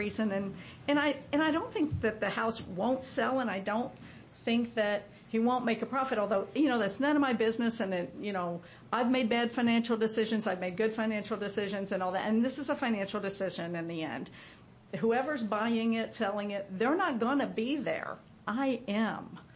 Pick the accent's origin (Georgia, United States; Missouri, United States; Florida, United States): Missouri, United States; I'm from Missouri. I'm a born skeptic.